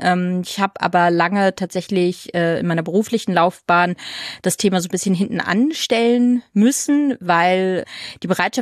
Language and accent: German; Lower Saxony, Germany; now in Berlin, Germany; Ich komme ja auch aus der Nähe von Hamburg, von der uncoolen niedersächsischen Seite. Aber wir versuchen uns ja immer so ein bisschen an Hamburg ranzukommen.